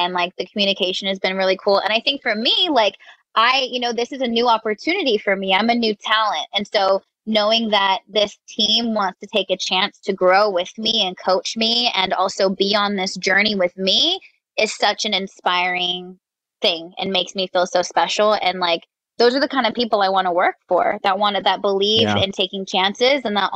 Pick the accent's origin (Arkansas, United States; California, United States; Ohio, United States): California, United States; Stockton; now in San Diego, United States; So I'm from Stockton, California. Stockton is like 45 minutes away from Sacramento, literally like the smallest town ever. Like, it's just very, very tiny. And then I moved to San Diego. I've been there for about like 9 years.